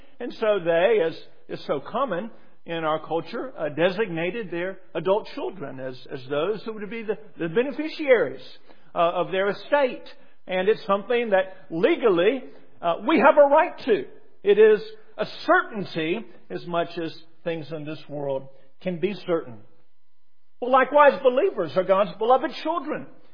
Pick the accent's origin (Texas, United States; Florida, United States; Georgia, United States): Georgia, United States; Atlanta; And over the years, since I grew up in Atlanta, its international population has grown significantly